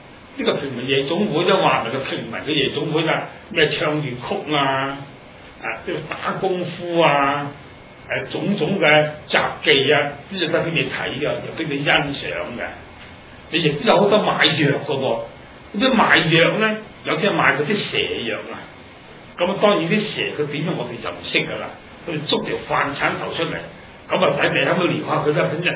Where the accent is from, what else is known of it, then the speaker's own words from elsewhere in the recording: Hong Kong; 我都系香港人，我亦系咪自香港出世，喺六国饭店背后揸啡度出世嘅。